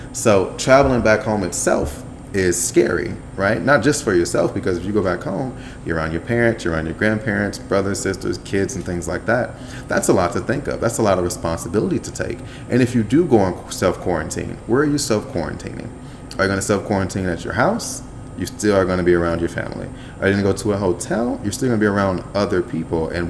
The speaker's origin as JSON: {"language": "English", "country": "United States", "said": "because I'm American"}